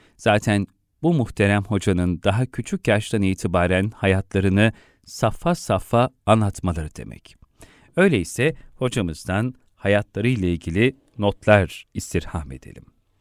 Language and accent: Turkish; Soğuksu, Kocaeli, Turkey; Hicri 1325 tarihinde, miladi 1909, Hereke'ye bağlı Soğuksu köyünde doğdum.